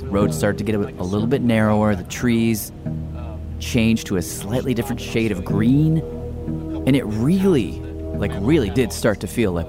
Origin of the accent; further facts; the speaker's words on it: Tennessee, United States; No, just to reiterate, growing up in Tennessee